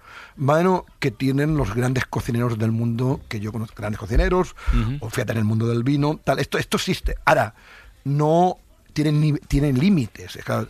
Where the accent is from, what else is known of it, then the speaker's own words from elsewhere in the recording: L'Hospitalet de Llobregat, Catalonia, Spain; Como hemos dicho, somos de Hospitaletto y yo.